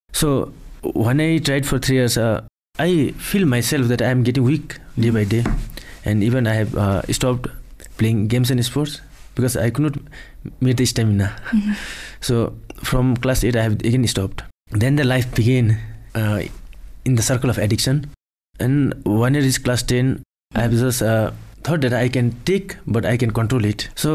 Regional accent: Chirang, Bhutan; also born or lived in Dagana; from Dagana. But I was just born in Chirang, and I have just studied in Chirang itself.

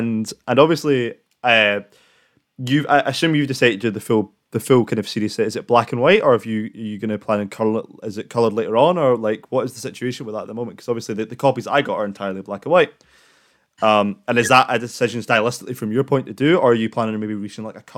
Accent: Scotland, United Kingdom; even though I'm from Scotland and not from London

